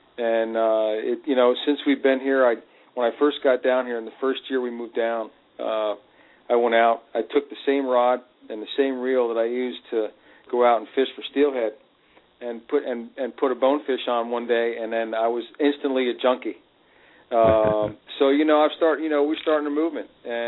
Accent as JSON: {"language": "English", "region": "Florida", "country": "United States", "tie": "born or raised there", "also_born_or_lived": "Pennsylvania", "said": "as a kid, I grew up in South Florida, and I used to come to the Bahamas a lot in the late 70s."}